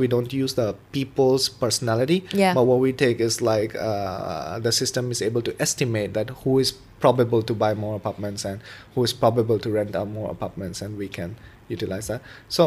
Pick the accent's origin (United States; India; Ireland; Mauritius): India; moved away; Because I came from India where the market was a little bit more evolved